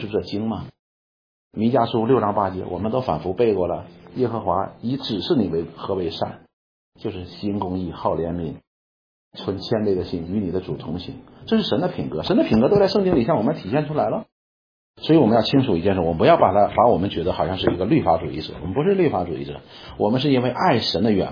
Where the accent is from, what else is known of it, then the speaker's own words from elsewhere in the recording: China; 所以你看我们中国人讲说什么食色性也